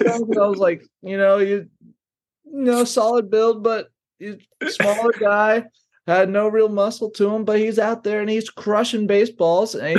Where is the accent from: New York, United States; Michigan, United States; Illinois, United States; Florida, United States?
Florida, United States; Miami; I grew up in Miami, so we never have any snow, but I've been snowboarding 3 times